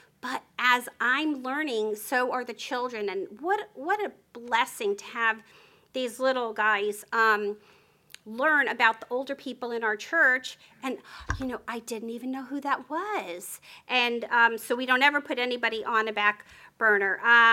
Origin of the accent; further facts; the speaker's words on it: New Jersey, United States; I know I talk really fast. I'm from New Jersey.